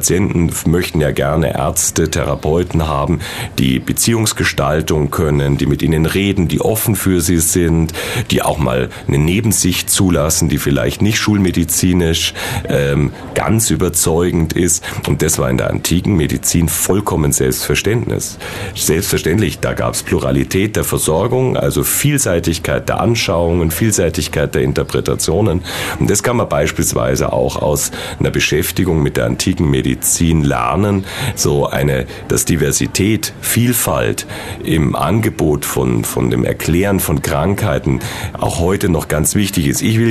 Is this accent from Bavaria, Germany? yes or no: yes; Garmisch-Partenkirchen, Bavaria, Germany; now in Ulm, Germany; woher ich ja ursprünglich komme, ich komme ursprünglich aus Garmisch